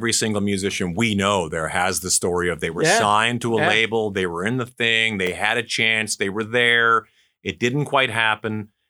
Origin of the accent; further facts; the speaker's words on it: Canada; now in United States; Well, you would think. I come from Canada originally.